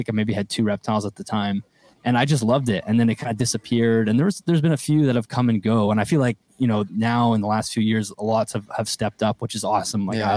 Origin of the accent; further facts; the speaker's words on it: Canada; Oh, and I'm Canadian.